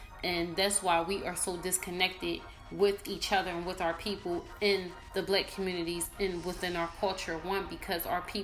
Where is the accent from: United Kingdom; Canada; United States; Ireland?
United States; Philadelphia, Pennsylvania; This is Poverty Talking. I'm from Philadelphia.